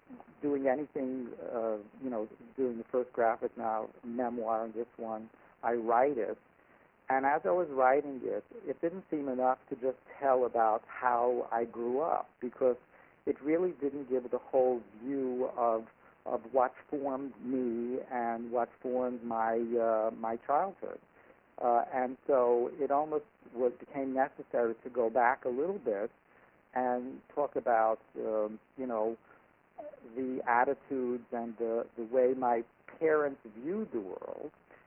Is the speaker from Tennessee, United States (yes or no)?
no; New York City, New York, United States; growing up in New York City, in Brooklyn, I didn't know how to drive, first of all.